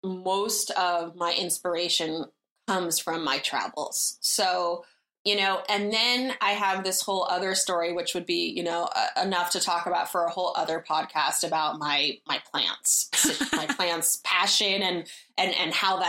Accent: California, United States; which for me, like growing up in California, was very strange because anyone like that you knew that had money, they probably weren't going to live in an apartment.

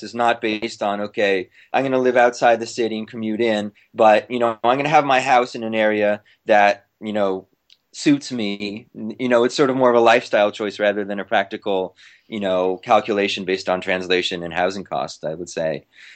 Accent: Long Beach, California, United States; Where I came from, within greater LA, I'm not from LA proper. I'm from Long Beach, I think of Long Beach a little bit like the New Jersey of Los Angeles.

